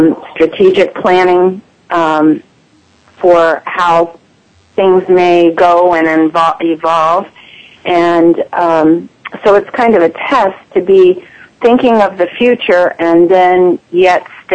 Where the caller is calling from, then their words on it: Pennsylvania, United States; I'm in the Poconos in the United States, Northeast Pennsylvania.